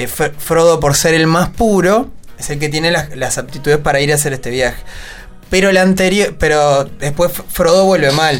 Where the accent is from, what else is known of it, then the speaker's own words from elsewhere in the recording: Uruguay; Esa para mí es la principal razón para viajar siendo uruguayo.